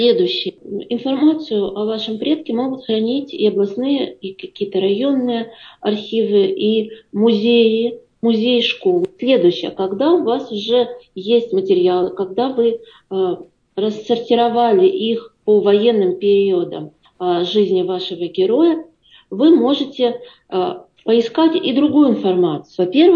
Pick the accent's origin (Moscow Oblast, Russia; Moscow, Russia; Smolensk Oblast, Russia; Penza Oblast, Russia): Smolensk Oblast, Russia; Smolensk; мы в детстве жили в Смоленске как раз на улице маршала Соколовского.